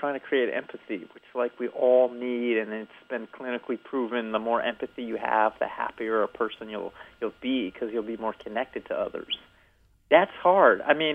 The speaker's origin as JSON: {"language": "English", "town": "Evanston", "region": "Illinois", "country": "United States", "tie": "born or raised there", "said": "I grew up in Evanston, Illinois. My dad was a lawyer. I went to a good college."}